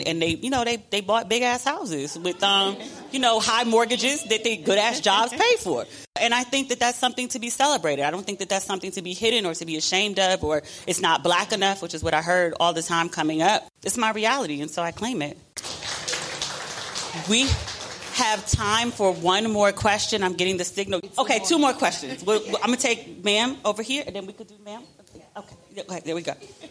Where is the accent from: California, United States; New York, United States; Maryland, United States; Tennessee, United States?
Maryland, United States; Mitchellville; But that's when growing up, that's all I knew. I'm from Mitchellville, right?